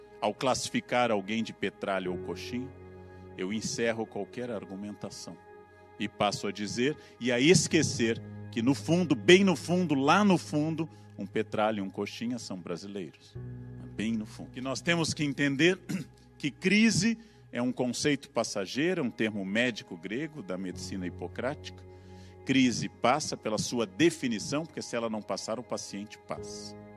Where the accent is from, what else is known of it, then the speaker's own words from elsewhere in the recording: Brazil; Quero a minha casa, como diz Gandhi, aberta aos ventos do país e de todos os países, mas sou brasileiro. E como brasileiro falo